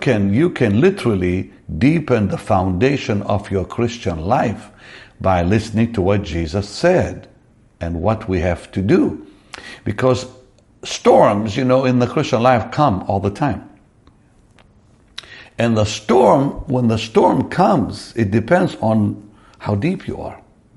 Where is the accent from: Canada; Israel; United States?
Israel; You know, I come from Israel, and there's a lot of walls and pillars that have been there for like over 2,000 years.